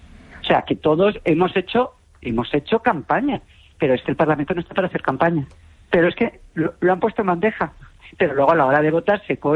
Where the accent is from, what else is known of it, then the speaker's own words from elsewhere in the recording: Segovia, Castile and León, Spain; yo vivo en Segovia y soy de Segovia